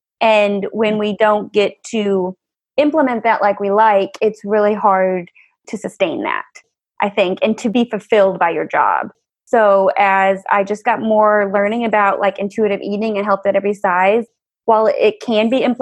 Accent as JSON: {"language": "English", "region": "Missouri", "country": "United States", "tie": "born or raised there", "said": "So I grew up near St. Louis, and then I went to get my undergrad at Western Kentucky."}